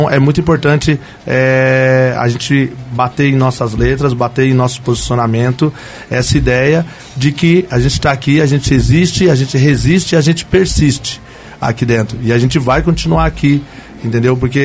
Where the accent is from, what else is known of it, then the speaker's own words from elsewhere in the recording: Curitiba, Paraná, Brazil; also born or lived in Salvador; quando a pessoa perguntava, de onde você é? E eu falava que era de Curitiba